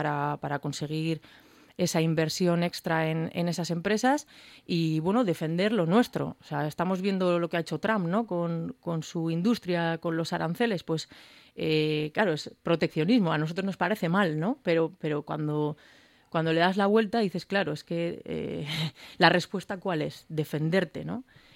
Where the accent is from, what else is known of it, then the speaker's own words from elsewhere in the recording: Basque Country, Spain; yo además en concreto, que soy de Aiaraldea